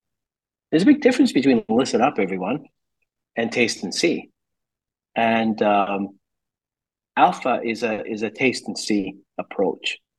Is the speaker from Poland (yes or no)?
no; Scotland, United Kingdom; I'm Catholic and I'm from Scotland.